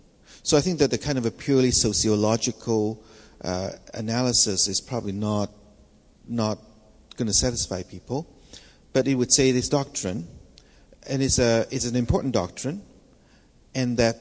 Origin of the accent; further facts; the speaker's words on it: Canada; It's because I'm Canadian and I'm not American.